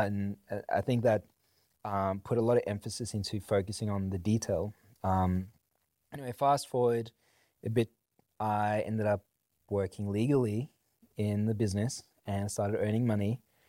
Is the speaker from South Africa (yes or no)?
yes; South Africa; growing up in South Africa, to a family that wasn't rich at all, like a single mom, lived with my grandparents pretty much my entire, you know, childhood life.